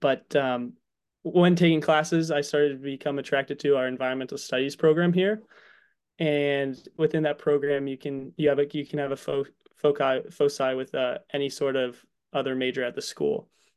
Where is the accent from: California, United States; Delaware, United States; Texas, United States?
Delaware, United States; also born or lived in Vermont; now in Minneapolis, United States; And so I'm from Delaware, but now I'll be out in the Midwest, battling the cold still.